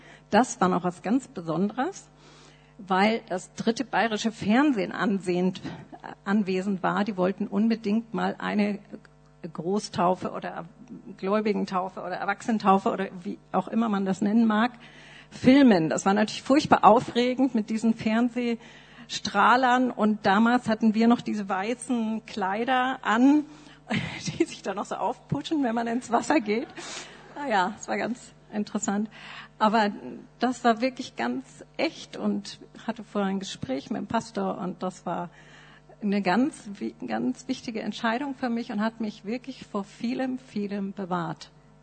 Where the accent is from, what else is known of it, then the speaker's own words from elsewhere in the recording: Nuremberg, Bavaria, Germany; meine Eltern waren in der Baptistengemeinde in Nürnberg. Das ist mein geistliches Zuhause, da bin ich aufgewachsen in der Sonntagsschule und Jungscher Freizeiten.